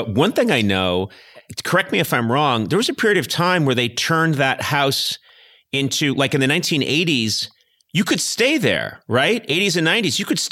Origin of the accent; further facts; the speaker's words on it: Brookline, Massachusetts, United States; I'm from Brookline, so not too far a drive away.